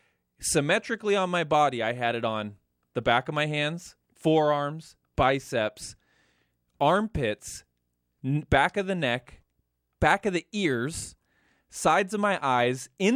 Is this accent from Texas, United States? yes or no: no; Idaho, United States; now in California, United States; I am from Idaho.